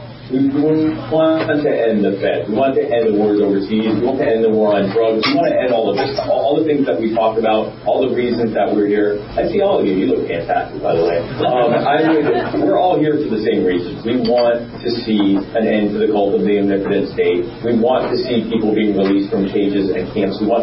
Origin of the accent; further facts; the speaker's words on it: Baltimore, Maryland, United States; born there; But I was born in Maryland, in Baltimore, actually.